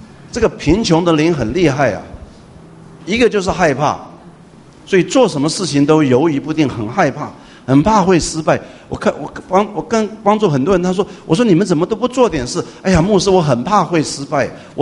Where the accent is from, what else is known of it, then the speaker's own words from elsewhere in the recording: Taiwan; 我是从台湾来的，我们在台湾也不讲英文的，所以我很紧张啊